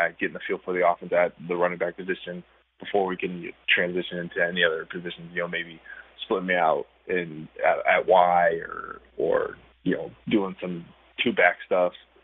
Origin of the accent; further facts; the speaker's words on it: Portland, Oregon, United States; I'm from Oregon. I'm from Portland. So I grew up watching those guys.